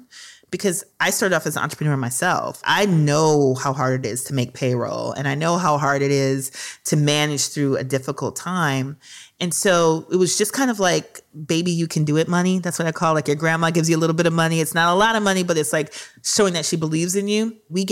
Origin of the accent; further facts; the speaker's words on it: Minnesota, United States; because literally these are the people I grew up with in Minnesota.